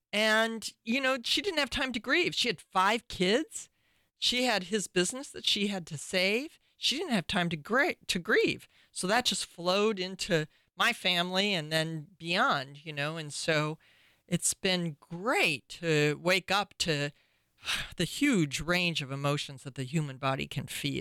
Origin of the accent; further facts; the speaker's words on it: Illinois, United States; growing up in Illinois surrounded by a bunch of family